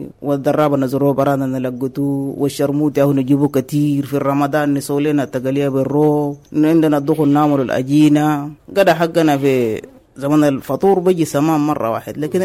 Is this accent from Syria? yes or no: no; Darfur, Sudan; now in Kakuma, Kenya; عادات والتقاليد ده طبعاً عندنا في دارفور وهنا مختلف تماماً